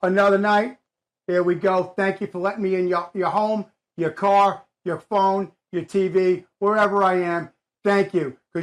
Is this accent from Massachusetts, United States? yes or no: no; New Jersey, United States; I'm going to say the state of New Jersey, my home state. Shout out to New Jersey.